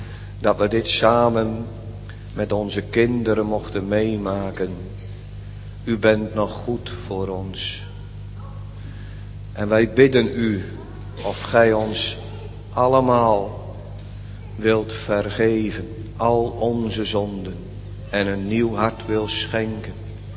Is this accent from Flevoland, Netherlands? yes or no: yes; Urk, Flevoland, Netherlands; now in Barendrecht, Netherlands; Ik kom zelf uit Urk en dan gaan alle mensen bijna naar de kerk.